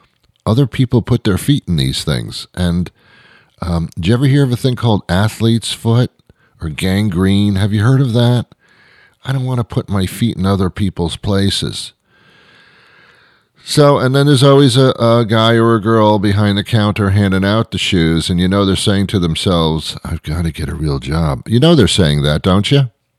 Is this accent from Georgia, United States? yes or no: no; New York, United States; I'm from New York, and we have Subways.